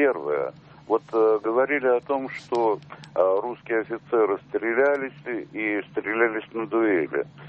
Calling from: Moscow, Russia; я из Москвы.

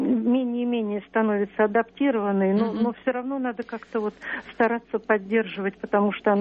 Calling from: Moscow, Russia; из Москвы.

